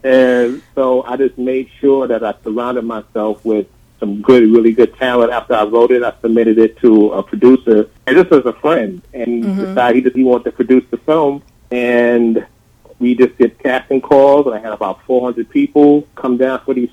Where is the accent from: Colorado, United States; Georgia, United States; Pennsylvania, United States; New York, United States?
New York, United States; New York City; You know, I grew up in Harlem, and I went to the Roosevelt Theater as a kid every Saturday